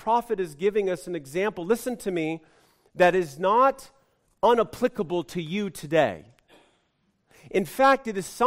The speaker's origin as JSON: {"language": "English", "country": "United States", "said": "I'm an American, gosh darn it, nobody's going to tell me what to do."}